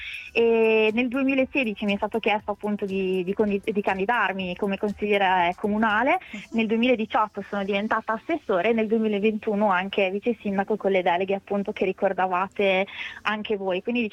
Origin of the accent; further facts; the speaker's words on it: Castellarano, Emilia-Romagna, Italy; born there; Allora, io sono nata a Castellarano, in particolare in una frazione del nostro territorio che si chiama Roteglia.